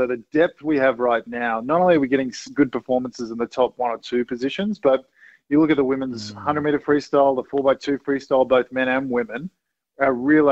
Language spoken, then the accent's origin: English; Gold Coast, Queensland, Australia; It's funny enough, I grew up with Cody on the Gold Coast. He was actually my next-door neighbour.